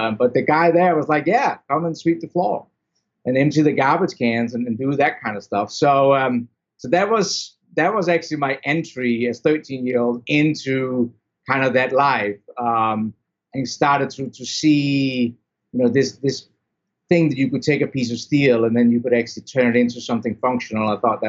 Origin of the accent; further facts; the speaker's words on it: Denmark; I'm originally from Denmark, about 25 kilometers south of Copenhagen. If anybody was wondering where the heck in Denmark. Grew up in suburban, normal kind of life.